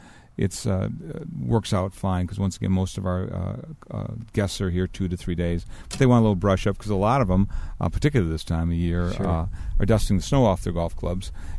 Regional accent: Midwest, United States; moved away as an adult; I'm originally hail from the Midwest, but came out for the winter about 27 years ago.

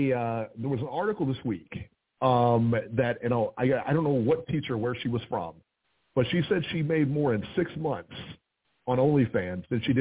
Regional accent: Midwest, United States; I'm from the Midwest where stuff like this really doesn't go down.

